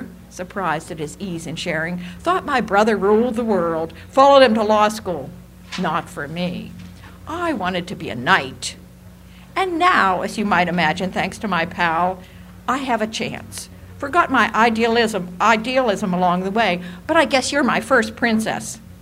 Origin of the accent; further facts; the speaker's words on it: Rust Belt, United States; Okay, I come from the Rust Belt, so this is one of my salutes to that.